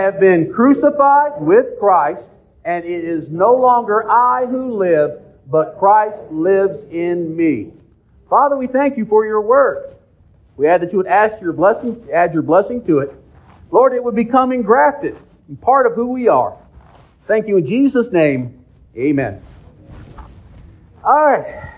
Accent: Texas, United States; We learned poems about Texas. We did Texas history like nobody else. And there's a sense of pride being a Texan.

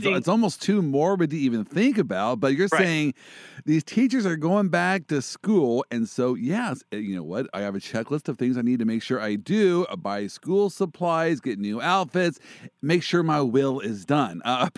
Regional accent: Kansas City, United States; I am from Kansas City, so I don't really know how things are going.

